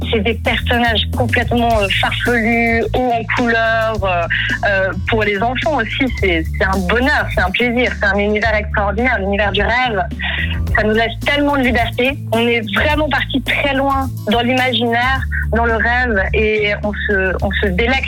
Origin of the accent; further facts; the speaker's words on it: Valais, Switzerland; moved away as an adult; je suis valaisanne, mais je suis partie à 18 ans de la Suisse. Et quand je me suis réinstallée en Suisse, il n'y a pas si longtemps